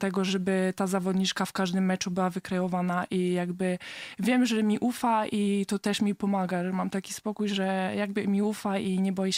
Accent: France; urodziłam się we Francji. Moja mama jest szatkarką, mój tata też. Wyjechali do Francji ze względu na to, że moja mama gra w klubie francuskim i tam się urodziłam i spędziłam tam 17 lat.

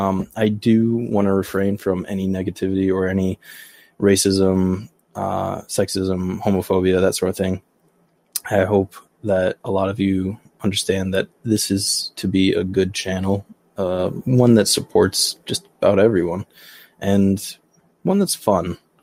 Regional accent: Michigan, United States; I'm actually from Michigan, so I'm a Youper, and I branch out to a lot of Canadians.

